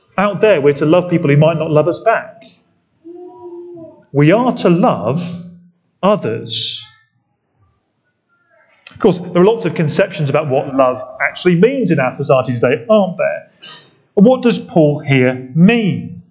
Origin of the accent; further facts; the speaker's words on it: United Kingdom; We're British people, most of us. We're very good at being angry and not telling anybody about it.